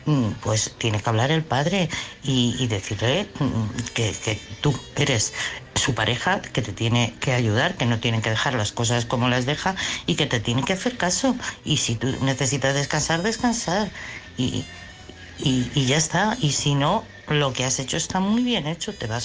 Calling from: Madrid, Community of Madrid, Spain; de Madrid.

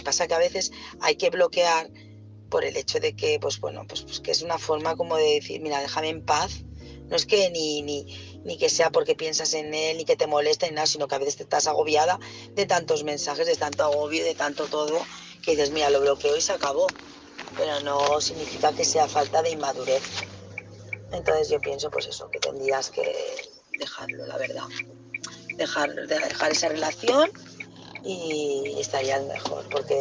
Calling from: Barcelona, Catalonia, Spain; de Barcelona, ¿qué tal?

